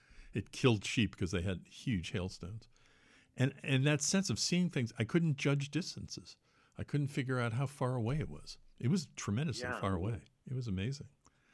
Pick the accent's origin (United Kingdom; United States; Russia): United States; New England; I grew up in New England. And there's forests, not rainforests, but there's forests all around.